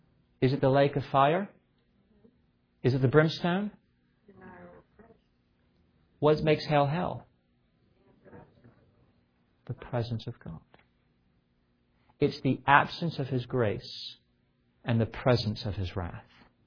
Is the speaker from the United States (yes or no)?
yes; Pensacola, Florida, United States; I was growing up in Florida and the Panhandle and Pensacola, and I've seen one too many hurricanes in my life.